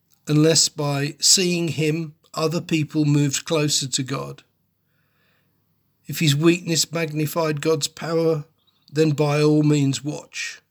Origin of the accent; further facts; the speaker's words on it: Wolverhampton, West Midlands, United Kingdom; born there; I was born in Wolverhampton, amongst a very diverse and mixed race community.